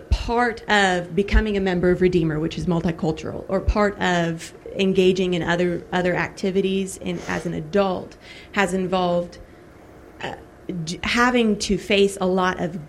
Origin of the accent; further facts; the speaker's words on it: Atlanta, Georgia, United States; I'm not from this area. I'm from Metro Atlanta and was raised to be colorblind.